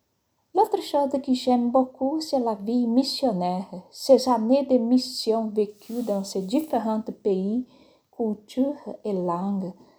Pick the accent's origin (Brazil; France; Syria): Brazil; French is a second language; je suis brésilienne d'origine japonaise. Je suis née et j'ai grandi à la campagne, avec une vie pas très facile mais heureuse. Mes parents étaient de tradition bouddhiste